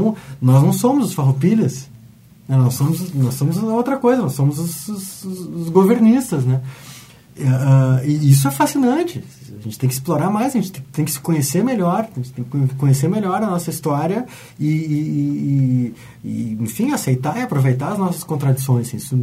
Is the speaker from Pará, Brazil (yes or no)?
no; Porto Alegre, Rio Grande do Sul, Brazil; eu pelo menos sou porto-alegrense